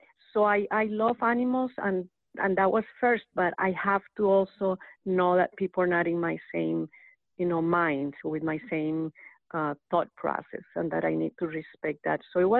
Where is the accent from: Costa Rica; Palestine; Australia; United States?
Costa Rica; I'm coming from Hispanic culture, I'm originally from Costa Rica, and, you know, we eat a lot of corn and a lot of breads and a lot of rice